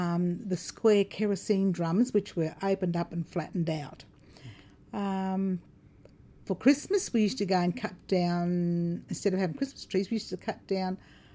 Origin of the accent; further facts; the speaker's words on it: Bundaberg, Queensland, Australia; Growing up in Bundaberg, at the far end of Payne Street, we used to all live in tin huts.